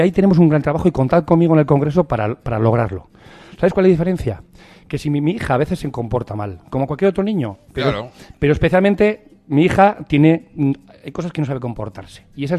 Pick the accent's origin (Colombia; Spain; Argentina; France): Spain; Navarre; porque me siento así, navarro y español